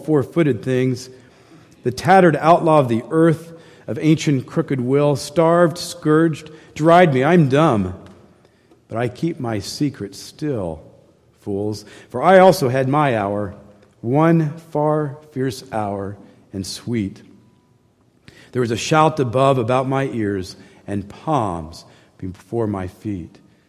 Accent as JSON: {"language": "English", "region": "Missouri", "country": "United States", "tie": "born or raised there", "said": "I grew up in farm country, and I saw a lot of donkeys growing up. I grew up in Missouri."}